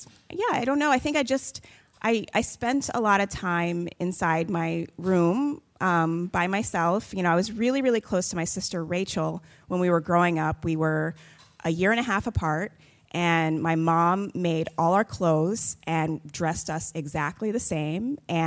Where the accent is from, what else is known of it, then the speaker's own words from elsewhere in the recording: Jamaica; born there; moved away; I'm Jamaican too.